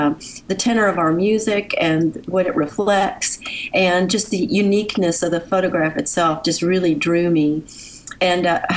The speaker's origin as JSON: {"language": "English", "region": "Tennessee", "country": "United States", "tie": "born or raised there", "said": "Well, you know, I grew up in Middle Tennessee, and my parents were Midwesterners who had relocated to the Mid-South"}